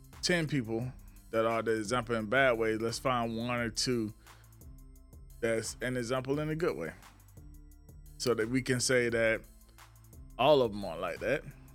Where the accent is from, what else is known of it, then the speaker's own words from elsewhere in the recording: Batesburg-Leesville, South Carolina, United States; now in Charleston, United States; I'm from Batesburg, Leesville, South Carolina. I'm from a purple area in South Carolina that's been very purple most of the time I've been there.